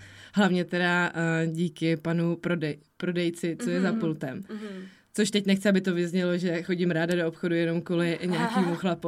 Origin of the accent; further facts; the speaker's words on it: Pardubice Region, Czechia; now in Prague, Czech Republic; A já jsem vyrůstala jako ve vesnici, kousek od Pardubic, takže tam jakoby nebylo tolik možností, jako třeba máme tady v Praze.